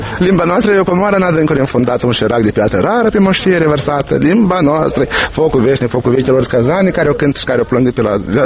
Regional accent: Moldova; nu mi-era rușine să spun că eu sunt din Moldova.

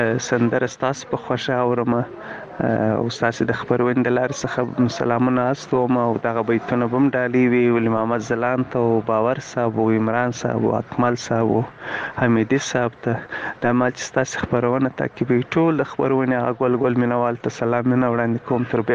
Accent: Kandahar, Afghanistan; زه د کندهار څخه

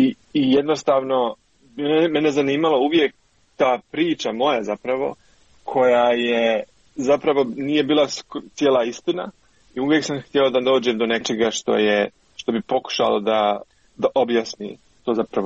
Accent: Sarajevo, Federation of Bosnia and Herzegovina, Bosnia & Herzegovina; što sam ja doživio kao dijete u Sarajevu je isto neka verzija nečije priče, zapravo moje priče, i da je to uvijek bilo mnogo više komplikovano. Ja sam iz porodice koja je uglavnom mješovita, etnički

